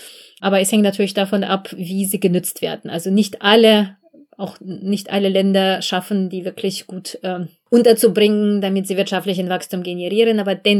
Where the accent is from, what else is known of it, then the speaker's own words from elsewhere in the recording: Belarus; now in Germany; Ich komme ursprünglich selbst aus Belarus, also ich bin dort geboren, aufgewachsen, und als ich nach Deutschland kam, nach dem Mauerfall